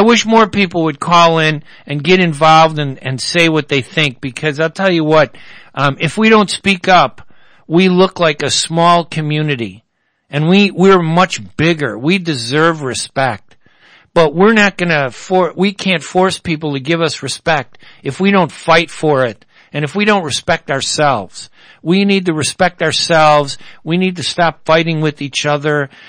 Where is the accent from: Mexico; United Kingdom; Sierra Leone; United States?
United States; And we, as American Arabs, we need to learn how to do that and come together and make a difference.